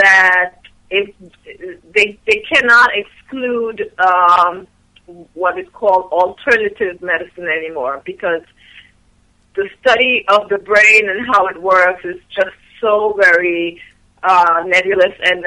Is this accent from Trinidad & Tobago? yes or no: yes; Trinidad & Tobago; growing up in Trinidad, and, you know, we were heavily influenced by African as well as French and Spanish and Indian and all these different cultures all mixed together.